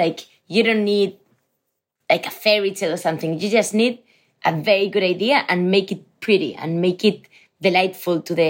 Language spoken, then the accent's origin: English; Spain; We are from Spain, and you're listening to Pop Filter